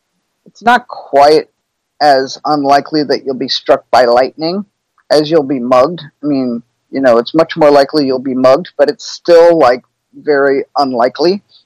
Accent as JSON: {"language": "English", "town": "New York City", "region": "New York", "country": "United States", "tie": "born or raised there", "said": "On Houston Street and 6th Avenue in Manhattan."}